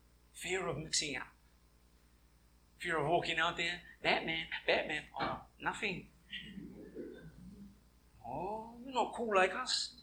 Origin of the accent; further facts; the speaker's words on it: Wainuiomata, Wellington, New Zealand; When I was 11, 12 years old, growing up in Wainui, in Wellington, there was this time that I went to Wellington City